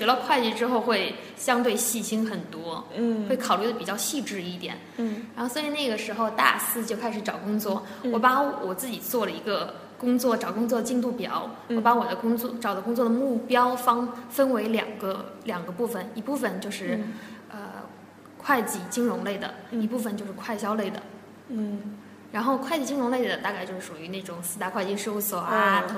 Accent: China; 就会觉得那一种对于生活的一种享受是我们中国人现在可能正缺乏的。

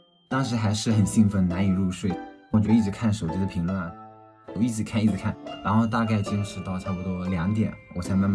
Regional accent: Ganzhou, Jiangxi, China; accent: Ganzhou dialect; 加一些我们赣州话的元素啊

